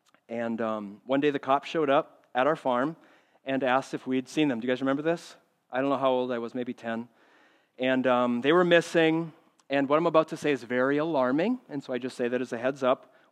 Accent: Minnesota, United States; I grew up in Minnesota, as a lot of you know. My parents were farmers, and I grew up out in the country.

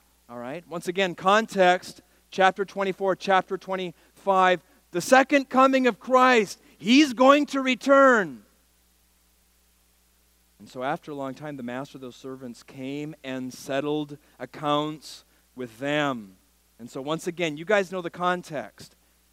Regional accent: Minnesota, United States; Small town girl from where I grew up in Minnesota.

